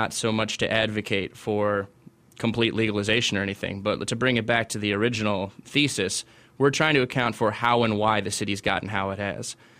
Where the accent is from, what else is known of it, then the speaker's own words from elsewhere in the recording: Michigan, United States; as a Michigander, as an American, I'm very bothered that we allow a place where other Americans live to get to this kind of condition.